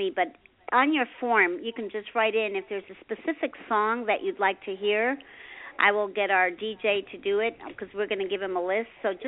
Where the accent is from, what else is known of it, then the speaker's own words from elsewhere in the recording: Ecuador; we are going to play some Spanish music, obviously, because I'm from Ecuador.